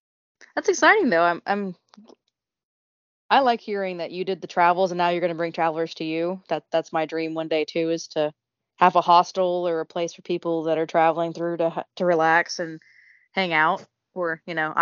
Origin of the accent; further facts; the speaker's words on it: United States; The great thing about being American is that you don't have to actually have a house to get a job.